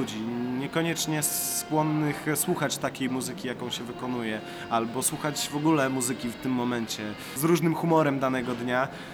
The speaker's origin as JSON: {"language": "Polish", "town": "Łomża", "region": "Podlaskie Voivodeship", "country": "Poland", "moved": "as an adult", "lives_now": "Tricity, Poland", "said": "jak się przeprowadziłem do Trójmiasta z Łomży, zacząłem studiować ekonomię"}